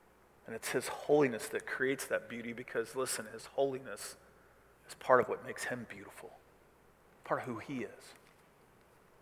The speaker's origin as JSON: {"language": "English", "region": "Missouri", "country": "United States", "said": "I'm from Missouri. I don't know that I've ever experienced an earthquake."}